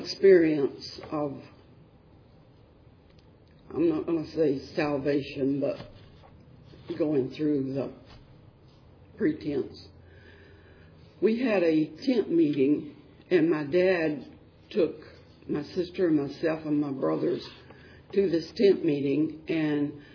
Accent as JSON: {"language": "English", "town": "Candler", "region": "North Carolina", "country": "United States", "tie": "born there", "said": "I was born in Asheville, or Candler, near Asheville, North Carolina."}